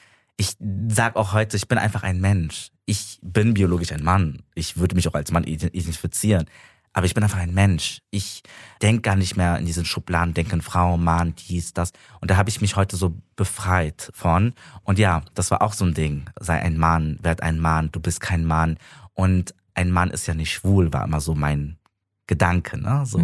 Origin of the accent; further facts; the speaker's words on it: Germany; weil ich auch hier in dieser, meine Heimat Deutschland geboren und aufgewachsen bin, mich aber nie dazugehörig gefühlt habe.